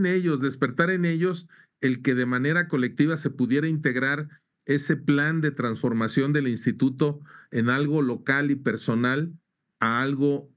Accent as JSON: {"language": "Spanish", "country": "Mexico", "said": "¿En dónde fue que nos perdimos como mexicanos?"}